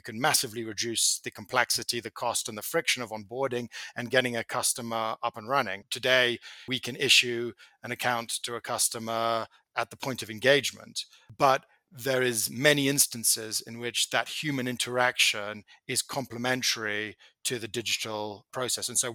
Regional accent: South Africa; also born or lived in United Kingdom; I was brought up in South Africa, and after coming back from the UK for a period, I worked at First Round.

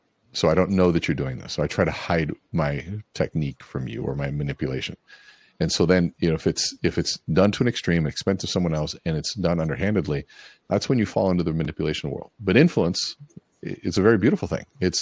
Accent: Minnesota, United States; also born or lived in Miami, United States; I was born in Miami, Florida, and moved to Minnesota when I was about 7 years old, lived Miami, Minnesota half time until I was about 15, 16 years old.

